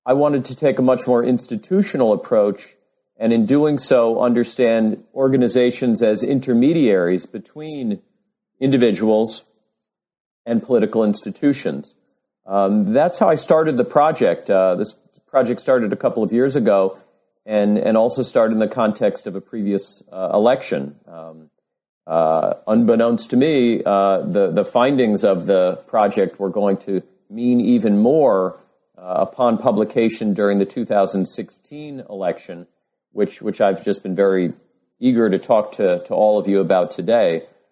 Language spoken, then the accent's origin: English; New York City, New York, United States; I grew up in New York City, but moved away for, a number of years for graduate school and then for my first academic job. But in coming back to the New York area